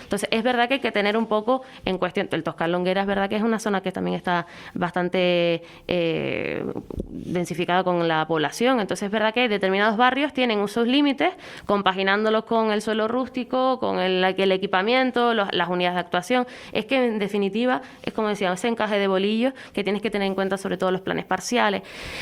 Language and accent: Spanish; Spain; yo soy del barrio de San Agustín